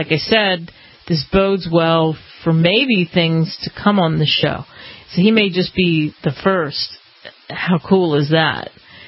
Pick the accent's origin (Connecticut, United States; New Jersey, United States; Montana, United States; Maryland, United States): New Jersey, United States; I haven't seen a mosquito truck since I was, I want to say, 10 years old, growing up in New Jersey.